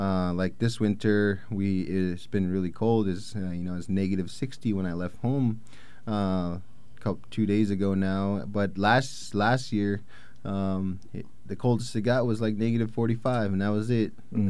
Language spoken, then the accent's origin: English; Alaska, United States; my uncle shot a polar bear in my hometown. And we're, you know, we're over the Brooks Range from the coast.